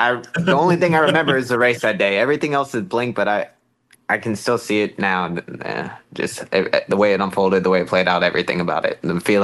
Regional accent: Florida, United States; Calder was very sentimental to me as well growing up in South Florida

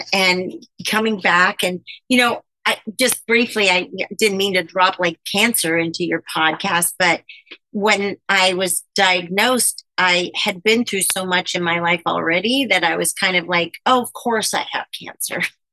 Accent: Queens, New York, United States; So, of course, I'm from Queens, but still.

